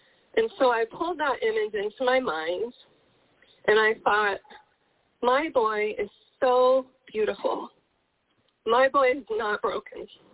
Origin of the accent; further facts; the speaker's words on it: Colorado, United States; And then we're from Colorado, thunder, the rain, you know, on top of a mountain.